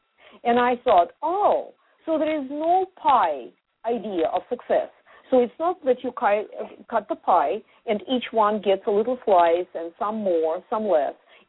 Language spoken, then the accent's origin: English; Russia; English is a second language; now in United States; When I was growing up in Russia, I thought that there is an idea of success, material success.